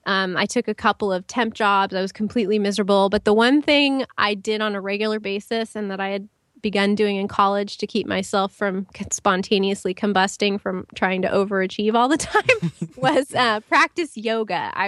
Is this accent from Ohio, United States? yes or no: no; California, United States; moved away as an adult; now in Northern Virginia, United States; When I finished my master's degree was when I moved from California, where I was born and raised and went to college, to Northern Virginia.